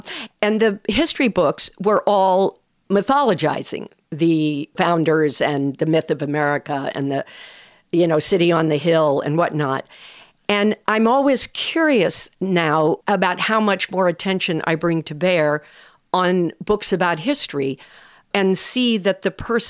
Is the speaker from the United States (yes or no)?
yes; California, United States; Speaking as a Californian, I can second that. That is true. I'm incredibly proud and stubborn about my California identity.